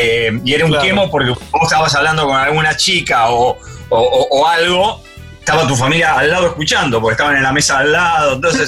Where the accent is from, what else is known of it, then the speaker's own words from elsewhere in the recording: Buenos Aires, Argentina; la cancha de River, donde me crié, y iba constantemente al club, porque yo hacía waterpolo.